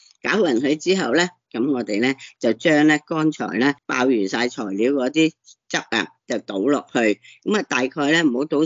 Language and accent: Cantonese; Guangdong, China; 咁其实咧，我哋广东人咧就白色嗰只尖嗰只糯米啊